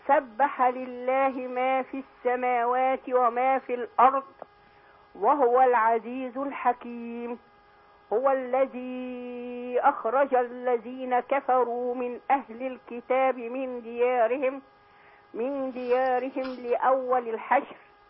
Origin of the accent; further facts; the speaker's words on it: Nubia, Egypt; now in Cairo, Egypt; أنا من النوبة بس عايشة في القاهرة.